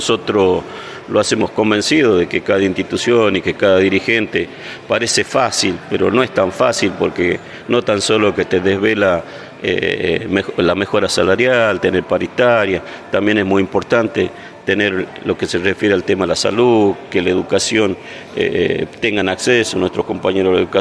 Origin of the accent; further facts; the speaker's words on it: Argentina; lo que uno siente como argentino de este presidente.